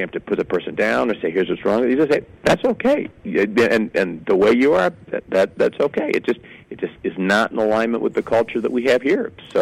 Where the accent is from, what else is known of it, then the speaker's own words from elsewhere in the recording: Detroit, Michigan, United States; I came from the Detroit area. I had a front row seat kind of watching the transformation of Ford and so forth.